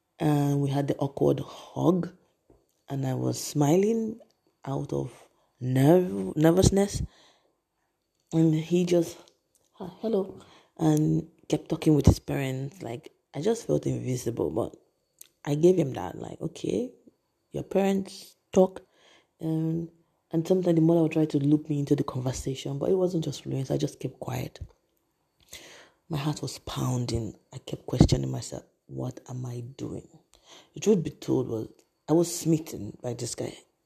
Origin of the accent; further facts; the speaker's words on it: Anambra, Nigeria; So, I'm from Anambra State. And Enugu and Anambra used to be the same. So, it's not quite far from each other. The Ubas are they're from Enugu State and I'm from Anambra State. So, all road led to Anambra, Oka to be precise